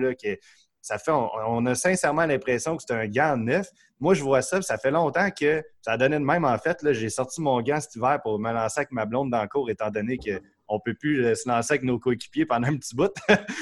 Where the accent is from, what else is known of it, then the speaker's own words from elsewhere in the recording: Saint-Jérôme, Quebec, Canada; moi, je suis de Saint-Jérôme, comme je te disais